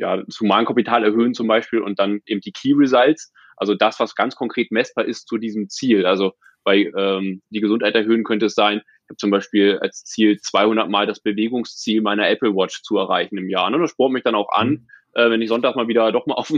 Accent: Lower Saxony, Germany; Ich komme aus der Nähe von Hannover.

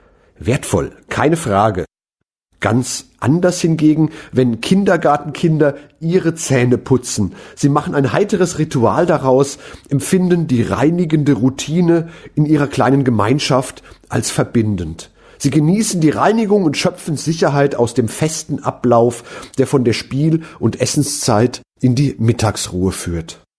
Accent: Mainz, Rhineland-Palatinate, Germany; in der literarisch-politischen Fasenacht, wie sie meine Heimatstadt Mainz pflegt.

